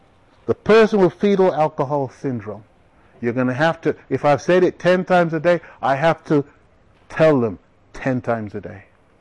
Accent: England, United Kingdom; I grew up in England, and in England during the summer holidays, it's 6 weeks.

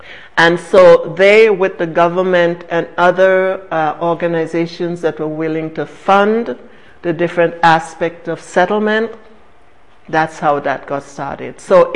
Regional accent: St. Vincent & Grenadines; now in United States; I'm from St. Vincent, so St. Lucia is just across the waters from where I'm from.

